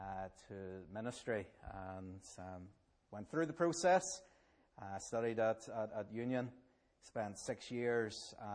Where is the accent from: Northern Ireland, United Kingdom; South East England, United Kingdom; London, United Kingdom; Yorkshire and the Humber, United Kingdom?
Northern Ireland, United Kingdom; Belfast; I'm from Belfast originally. I grew up on the outskirts of Belfast. Was brought up in Newton Breda Baptist Church. And at age 16, joined St. Fiel Road Presbyterian Church.